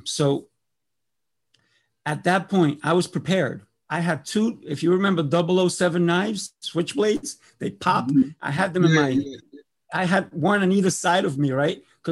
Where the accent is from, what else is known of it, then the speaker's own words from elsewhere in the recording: Colombia; Listen, when I grew up in Colombia, I'm Colombian, right? I don't look Spanish, right?